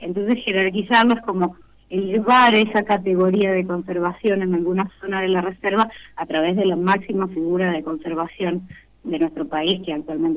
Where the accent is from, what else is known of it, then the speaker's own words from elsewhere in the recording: Jujuy, Argentina; yo en particular soy de Jujuy